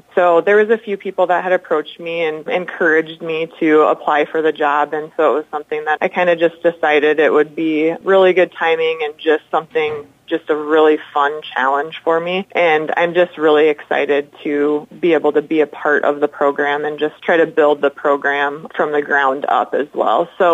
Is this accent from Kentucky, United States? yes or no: no; Ankeny, Iowa, United States; Yeah, I grew up in the Ankeny area, and so I actually played for Ankeny High School